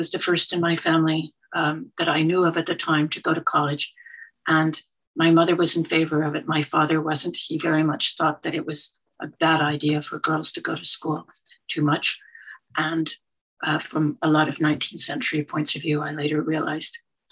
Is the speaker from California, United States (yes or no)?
yes; El Segundo, California, United States; So mostly I grew up in El Segundo, a town in Southern California that is now just south of the Los Angeles airport and just north of the refinery now owned by Chevron